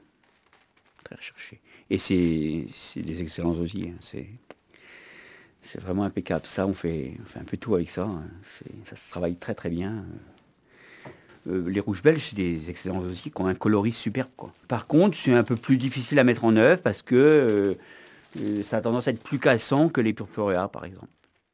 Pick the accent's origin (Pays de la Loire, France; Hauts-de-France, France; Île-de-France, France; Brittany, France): Brittany, France; je suis pas breton parce que je suis originaire du Pays Gallo, mais par contre, je suis amateur de danse bretonne